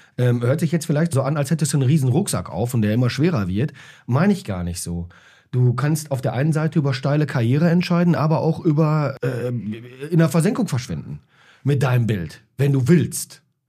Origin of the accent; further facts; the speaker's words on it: North Rhine-Westphalia, Germany; Also quasi würde man bei uns im Ruhrgebiet sagen, aus der Schüssel am Hängen